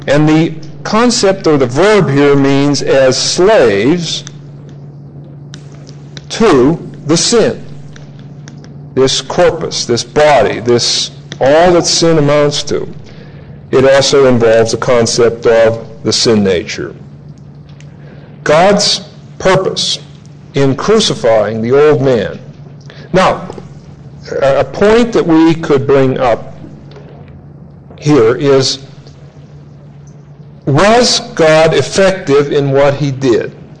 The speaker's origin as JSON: {"language": "English", "town": "Pittsburgh", "region": "Pennsylvania", "country": "United States", "said": "I come from Pittsburgh, where you used to have to do spring cleaning every 2 months."}